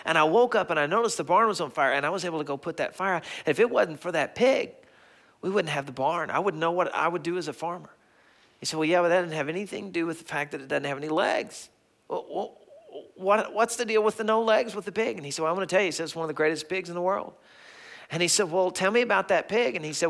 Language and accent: English; the South, United States; when I grew up in the South, farmers know better than to call their animals by a name